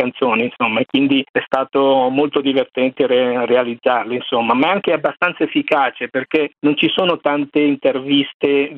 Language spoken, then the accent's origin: Italian; Ferrara, Emilia-Romagna, Italy; now in Milan, Italy; io non sono un milanese, perché io vengo da Ferrara e quindi sono venuto a Milano negli anni 80